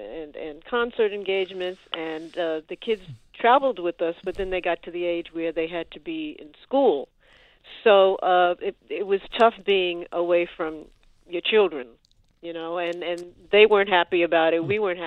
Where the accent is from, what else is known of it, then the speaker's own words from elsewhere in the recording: New York City, New York, United States; New York City, Manhattan, Washington Heights area.